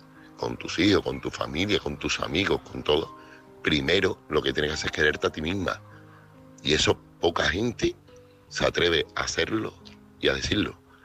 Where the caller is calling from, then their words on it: Seville, Andalusia, Spain; corresponsal de Sevilla.